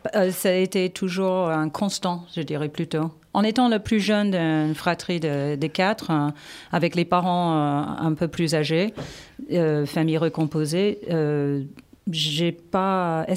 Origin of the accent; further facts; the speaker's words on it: New York, United States; now in France; Je suis née et élevée à New York